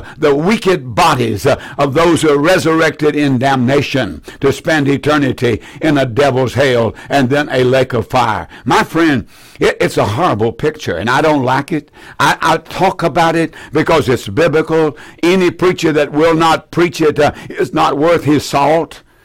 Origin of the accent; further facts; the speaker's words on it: United States; I'm an American. And I love being an American.